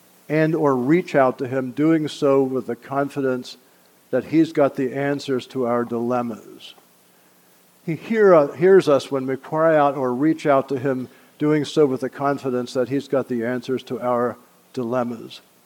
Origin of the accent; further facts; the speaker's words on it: Mannheim, Baden-Württemberg, Germany; Now, I grew up in Mannheim, as I said.